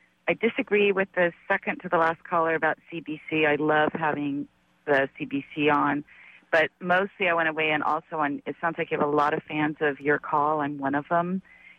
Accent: Oakland, California, United States; from Oakland.

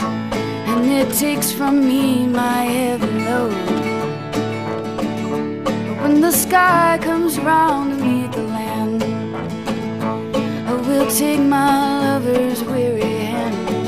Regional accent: Florida, United States; I grew up near the Atlantic Ocean, so I grew up near sort of Fort Pierce, Port St. Lucie. I grew up in the country. I was an only kid

